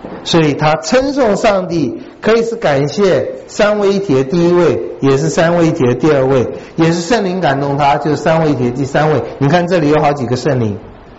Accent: China; 我们中国人再勇敢的常常也不敢面对死亡，我们通常都不敢提死

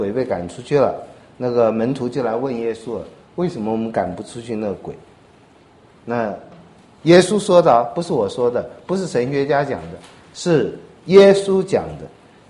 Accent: China; 我们中国人很喜欢加一个心字哈。

